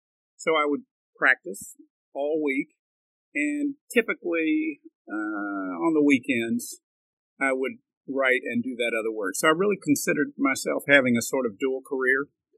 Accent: Mississippi, United States; You can imagine, I was from Mississippi.

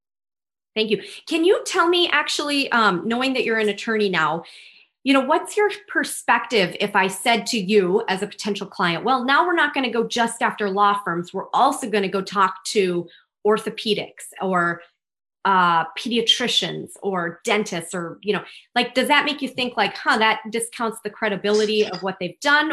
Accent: St. Paul, Minnesota, United States; now in Jacksonville, United States; So I'm from Minnesota originally. So I don't know if you detected my accent, but I'm from the Twin Cities. I'm from St. Paul.

